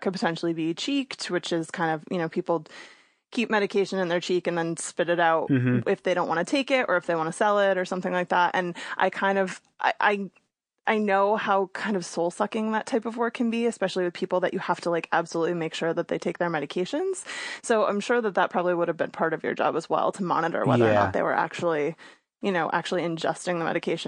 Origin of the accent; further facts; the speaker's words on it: Newtown, Connecticut, United States; especially since I grew up in Newtown